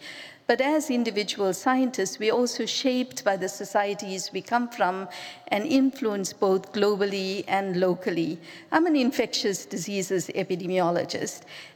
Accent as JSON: {"language": "English", "country": "South Africa", "said": "I come from South Africa. I'm a third generation South African. And I was considered I'm still a black South African. And living in apartheid South Africa"}